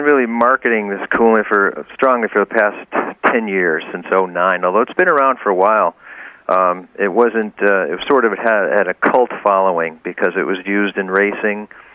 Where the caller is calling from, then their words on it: Suffield, Connecticut, United States; I'm calling from Suffield, Connecticut.